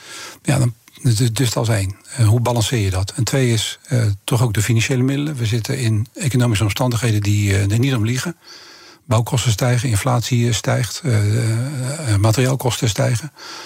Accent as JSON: {"language": "Dutch", "town": "Rotterdam", "region": "South Holland", "country": "Netherlands", "tie": "born there", "said": "Ja, ik ben in Rotterdam geboren en dat blijf je altijd, hè?"}